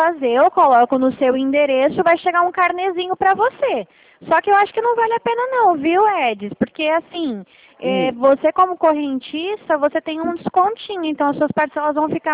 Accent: Dracena, São Paulo, Brazil; Eu sou aqui de Dracena

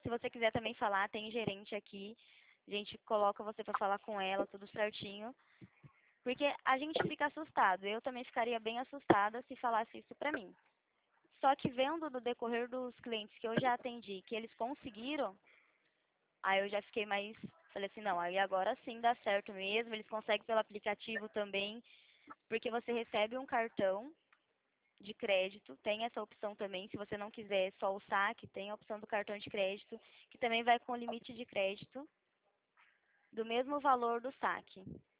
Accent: Limeira, São Paulo, Brazil; Eu sou do estado de São Paulo, da cidade de Limeira.

